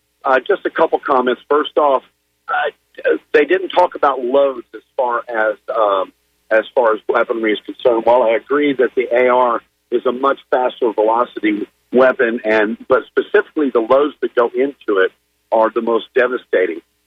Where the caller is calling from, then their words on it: Dunedin, Florida, United States; in Dunedin.